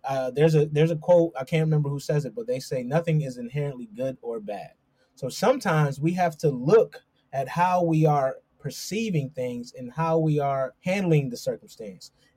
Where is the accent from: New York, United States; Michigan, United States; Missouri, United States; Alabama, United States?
New York, United States; Rochester; You know, I grew up in Rochester, New York. It's not the best of areas.